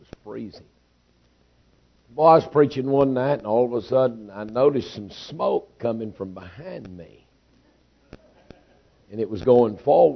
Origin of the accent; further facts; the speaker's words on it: Nacogdoches, Texas, United States; I find it interesting that growing up in Texas, getting saved in Nacogdoches